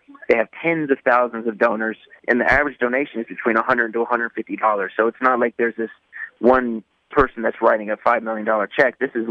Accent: Cincinnati, Ohio, United States; Being that I'm from Cincinnati and I've had benefited from the arts community here

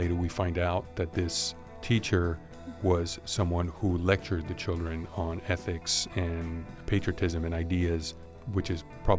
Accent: Mexico; I really attach myself more to the way I grew up in Mexico, to the conversations that we had, playing marbles, shooting off fireworks, wandering around the town.

